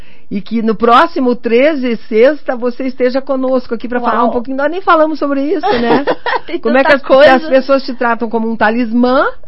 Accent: Curitiba, Paraná, Brazil; Porque afinal de contas eu sou curitibana do leite quente, que dói os dentes da frente.

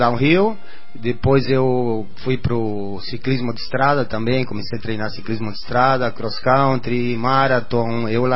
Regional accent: Uruguay; Portuguese is a second language; also born or lived in United States / Argentina; Do Uruguai, né? Que é a minha terra natal, onde eu nasci. E viajei bastante, morei em outros lugares, morei nos Estados Unidos, morei na Argentina. A minha infância, boa parte da minha infância aconteceu na Argentina.

